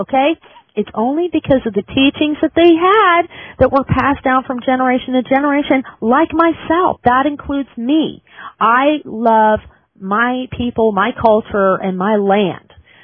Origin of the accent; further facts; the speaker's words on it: Virginia, United States; He hails from my home state of Virginia. I am a proud Virginian, even though I do hate the Washington, D.C. area.